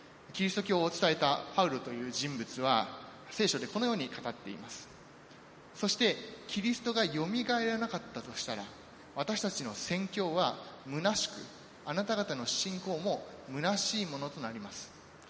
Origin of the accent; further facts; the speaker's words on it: Kansai, Japan; accent: Kansai; ツッコミというともうついつい関西弁が出てしまいますけれども